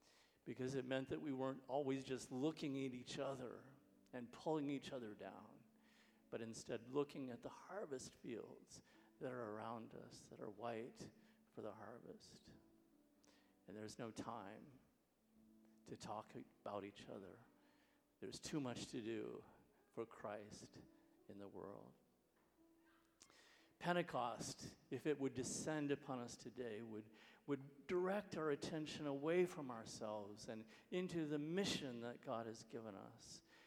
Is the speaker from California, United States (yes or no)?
no; Washington, District of Columbia, United States; a socialite in Washington, D.C., my sort of like my hometown.